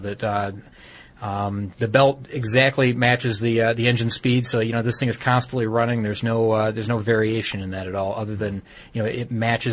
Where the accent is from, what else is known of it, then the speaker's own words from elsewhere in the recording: Detroit, Michigan, United States; I'm from Detroit. I mean, from the Detroit area.